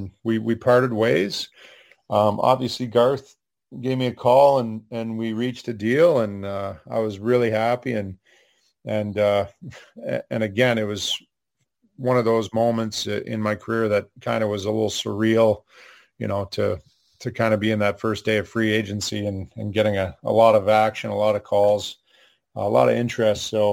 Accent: Ottawa, Ontario, Canada; It was difficult, you know. Obviously, it was my hometown.

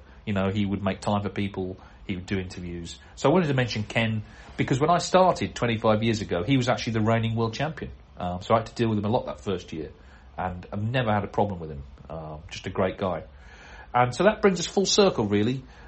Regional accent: United Kingdom; because I'm British and a lot of correspondents are.

